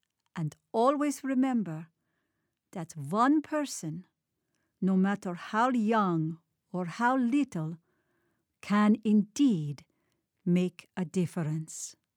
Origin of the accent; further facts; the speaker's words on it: United States; for the first time in my life as an American, I publicly told my story.